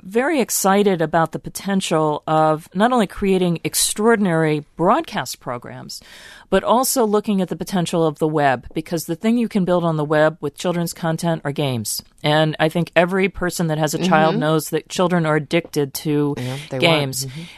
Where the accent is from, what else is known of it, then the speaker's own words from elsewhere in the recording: Maryland, United States; And I grew up outside of Baltimore and had a public school education